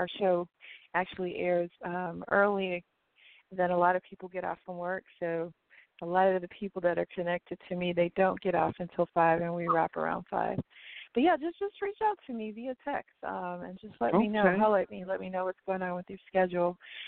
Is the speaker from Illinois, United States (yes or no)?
no; Coconut Grove, Florida, United States; born and raised in Coconut Grove. I say the old Coconut Grove because the new one, I don't really know it much.